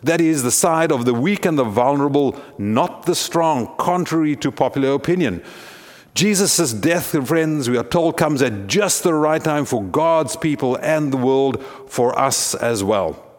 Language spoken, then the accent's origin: English; South Africa; I know this as a South African, having grown up under apartheid.